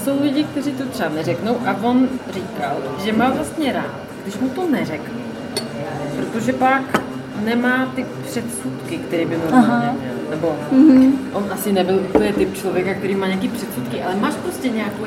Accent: Prague, Czechia; Myslím, že otázka jsem z Prahy, ta odpověď jsem z Prahy, že je super

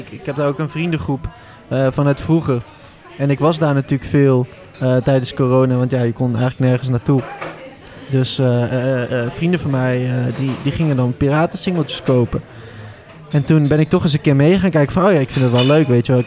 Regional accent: Overijssel, Netherlands; ik kom dus uit Twente

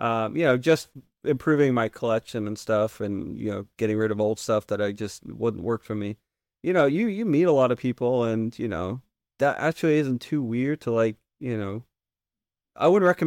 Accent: England, United Kingdom; because growing up in England, it's very much, you know, gun ownership in England is actually larger than what people give it credit for.

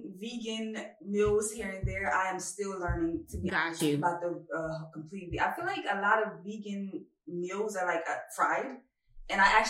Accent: Brooklyn, New York, United States; I'm from Brooklyn.

